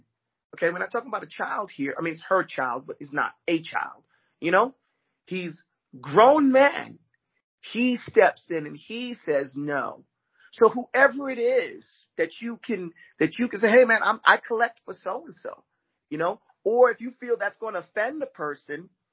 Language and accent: English; Brooklyn, New York, United States; One of the benefits of growing up in Brooklyn. You know, a lot of you know, Yiddish and Brooklyn wisdom.